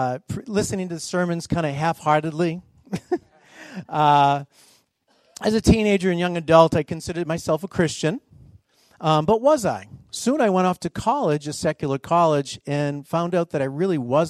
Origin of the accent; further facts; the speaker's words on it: Falmouth, Massachusetts, United States; now in Brookline, United States; I grew up on Cape Cod in Falmouth. Anybody been to Falmouth? Yeah. My hometown.